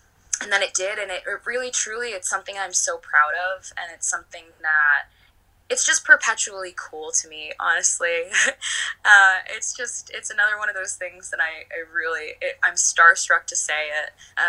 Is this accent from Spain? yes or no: no; Astoria, New York, United States; We grew up in Astoria and Queens together.